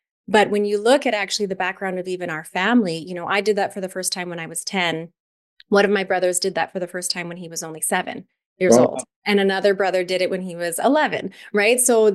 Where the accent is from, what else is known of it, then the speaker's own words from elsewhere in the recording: Calgary, Alberta, Canada; So my background is as a born and raised Calgarian, very proud to be one. I grew up in Canada's and Calgary's classical music community.